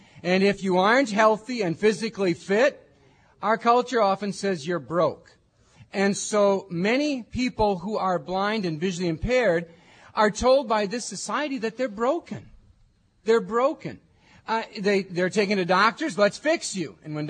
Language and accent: English; Wausau, Wisconsin, United States; I grew up in Wausau, Wisconsin.